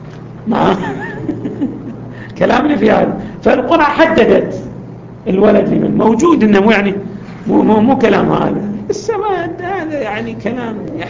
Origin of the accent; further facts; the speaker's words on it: Yemen; فيه موجود عندنا في اليمن